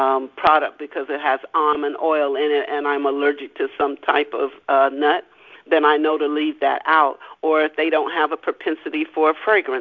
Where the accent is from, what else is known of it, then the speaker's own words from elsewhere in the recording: Kansas, United States; also born or lived in Louisiana / New Mexico / California; now in Arizona, United States; I am a transplant of Arizona, but I was born in Louisiana, raised in Kansas, transplanted to New Mexico, then to California, then transplanted again back here in Arizona in 2013.